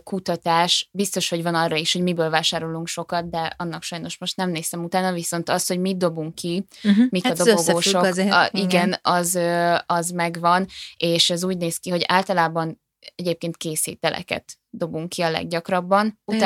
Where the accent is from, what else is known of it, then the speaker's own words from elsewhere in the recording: Hungary; now in Budapest, Hungary; én vidéki vagyok, és a nagymamámnak, meg ismerősöknek volt ilyen hatalmas fagyasztóládájuk